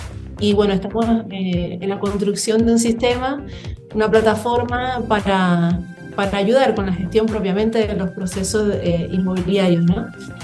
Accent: Cuba; now in Uruguay; Bueno, somos cubanos y estamos en Uruguay hace cerca de 4 años.

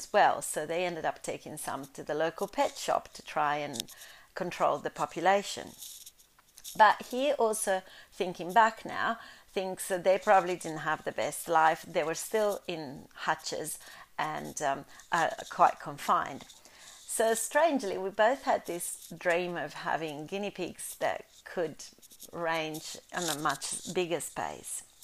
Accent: Italy; English is a second language; As a child, while growing up in Italy

